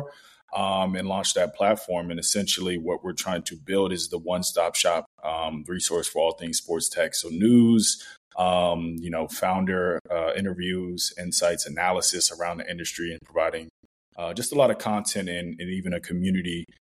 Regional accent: Washington, District of Columbia, United States; So I am originally from Washington, D.C., born and raised.

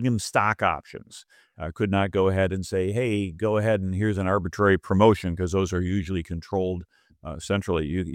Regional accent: Buffalo, New York, United States; I said, I'm from Buffalo. We had all these Polish guys.

